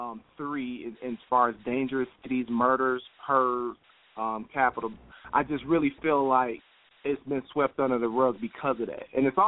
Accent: Flint, Michigan, United States; also born or lived in Detroit; Yeah, I'm actually born and raised in Flint, Michigan. I lived there, you know, all my life up until I went to college, and then, you know, I was back and forth between Detroit and Flint after I got out of school.

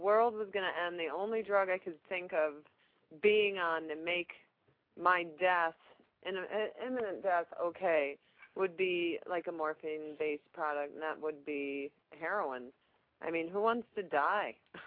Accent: Chicago, Illinois, United States; But, you know, I'm from Chicago. I'm a Midwestern girl.

